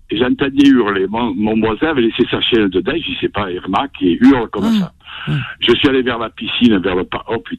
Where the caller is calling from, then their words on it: Occitanie, France; 13. 71. 48, chez moi à Lozère.